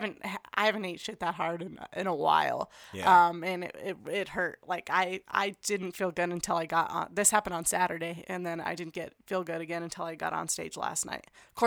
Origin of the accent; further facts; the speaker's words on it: Thornton, Colorado, United States; Yeah, I grew up here in Denver. I grew up in Thornton, went to Horizon High School. I've been here my whole life.